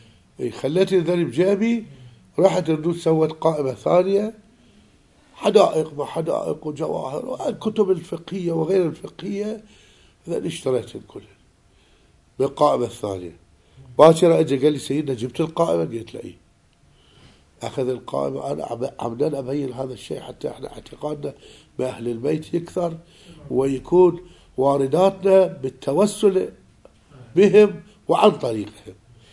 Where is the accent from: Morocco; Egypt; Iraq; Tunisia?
Iraq; Najaf, Najaf Governorate; أنت عمتنا وإحنا من النجف مكتبة كتب مطالعاتنا كلها مرتبة مجهزة